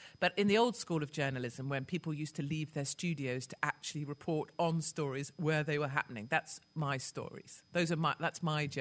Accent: United Kingdom; accent: British; And also, my Americans are so darling about the British accent. Like, my accent, I can get myself out of any kind of trouble

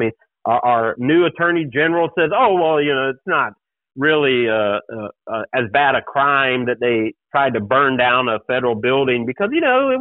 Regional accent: United States; I knew that I didn't say anything that I didn't have the right as an American to say.

